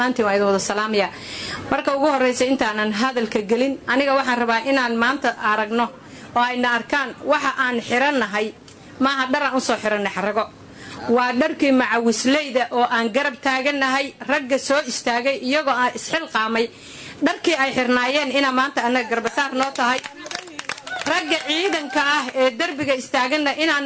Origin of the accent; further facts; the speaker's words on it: Puntland, Somalia; waxaan ka soo jeedaa puntland